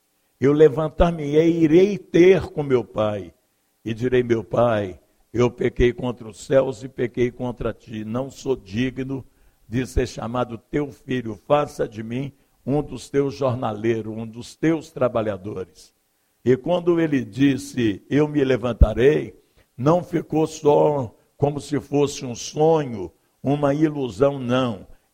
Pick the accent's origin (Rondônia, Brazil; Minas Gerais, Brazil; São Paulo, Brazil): Minas Gerais, Brazil; Curvelo; born there; also born or lived in Belo Horizonte; eu nasci, nasci em Curvelo, fui criado há 5 anos